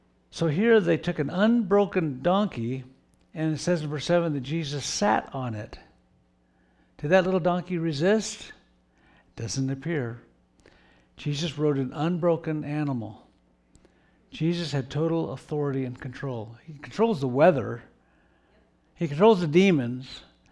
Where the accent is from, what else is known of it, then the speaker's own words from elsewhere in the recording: Oregon, United States; I grew up in Oregon, and my foster family that I lived with for 7 years had 80 acres.